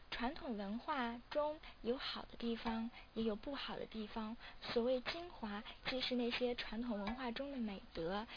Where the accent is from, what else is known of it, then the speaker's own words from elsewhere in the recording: southern China, China; 虽然我是南方人，但是我的外公以及我的爷爷都是北方人，